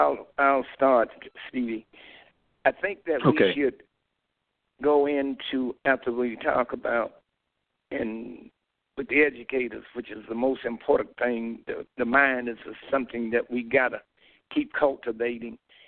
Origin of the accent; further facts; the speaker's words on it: Riviera, United States; I always remember I was born in Riviera 2 years ago, right on S Avenue. It was Acorn Boulevard. I love this town, and there's many more. Most of the people I was reared with, they're all gone.